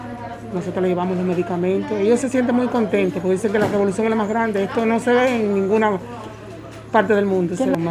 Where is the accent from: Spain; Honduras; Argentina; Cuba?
Cuba; nosotros somos solidarios, los cubanos somos así